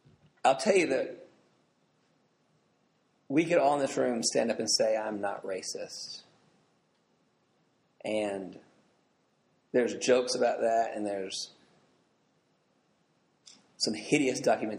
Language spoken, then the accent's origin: English; Decatur, Alabama, United States; I grew up in Decatur. And when I grew up here, there were three Jewish families in Decatur. The reason I knew that is all three of our families drove to Huntsville to go to Temple.